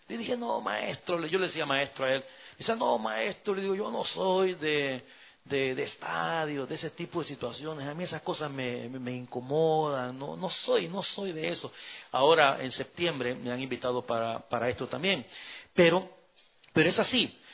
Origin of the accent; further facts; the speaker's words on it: El Salvador; moved away; Es más, hubo un día allá en mi país que yo hablé con el pastor y le dije, maestro, yo quiero prepararme, yo quiero estudiar. Me permitió ir a la universidad allá en El Salvador